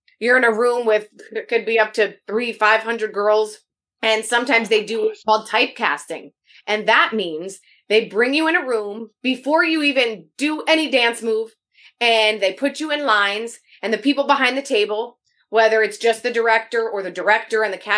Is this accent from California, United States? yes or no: no; New Jersey, United States; First of all, I absolutely love being from New Jersey.